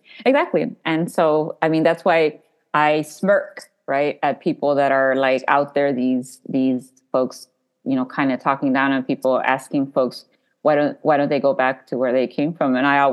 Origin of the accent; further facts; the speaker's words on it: El Paso, Texas, United States; born there; so I was born in El Paso, Texas. So I'm a fronteriza child. And I always say I also have roots at the U.S.-Mexico border.